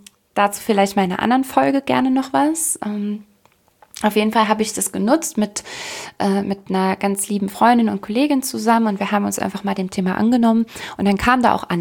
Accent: United States; Dann auch in dem Alter und dann komme ich noch aus Amerika.

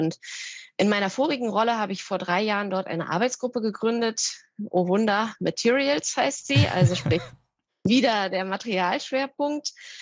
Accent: Berlin, Germany; bin deswegen in meine Heimat Berlin zurückgekehrt.

